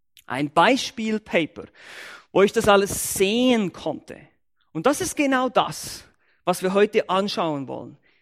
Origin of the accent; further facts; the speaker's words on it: Switzerland; first language German; Meine Muttersprache ist Deutsch, ich bin Schweizer, wie ihr sicher alle hören könnt.